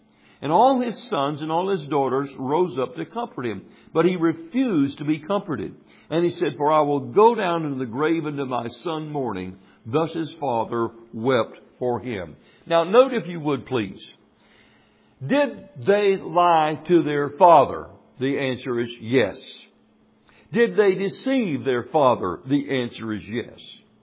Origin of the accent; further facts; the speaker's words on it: United States; It's kind of like I could claim to be an American or a Weaverite or a Georgiaite because I am American